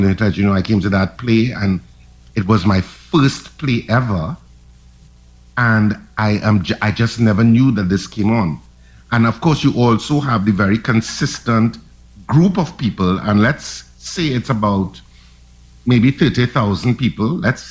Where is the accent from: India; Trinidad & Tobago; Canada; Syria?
Trinidad & Tobago; I'm from Trinidad